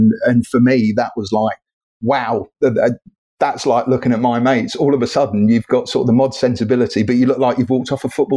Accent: Woking, South East England, United Kingdom; they were my local band because I grew up near Woking.

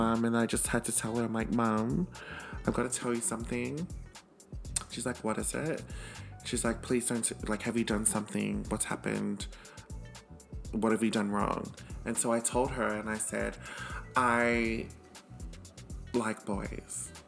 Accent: Australia; growing up in Australia

